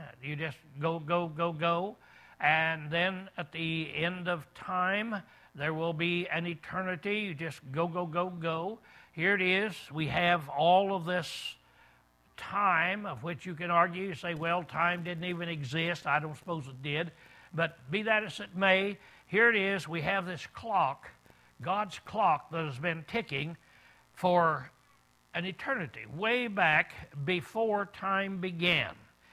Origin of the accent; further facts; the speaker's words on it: United States; Now that kind of amazes me as an American